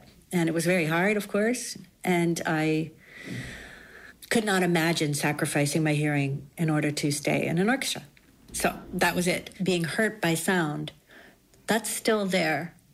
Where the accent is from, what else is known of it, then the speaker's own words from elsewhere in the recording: Charlottesville, Virginia, United States; I play the violin. I'm from Charlottesville, Virginia.